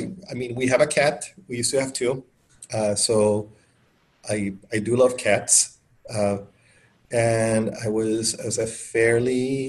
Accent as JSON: {"language": "English", "country": "Colombia", "tie": "born or raised there", "also_born_or_lived": "Venezuela", "lives_now": "United States", "said": "I grew up in Colombia. So I grew up in, I was born in Colombia, and then almost immediately after I was, my dad got a job in Venezuela."}